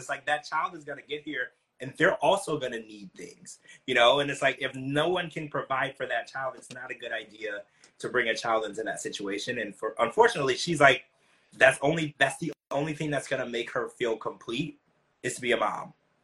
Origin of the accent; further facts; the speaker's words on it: Louisiana, United States; moved away; I grew up in Louisiana. I was always eating spicy stuff. So, and now and when I left Louisiana, I noticed how bland food can be.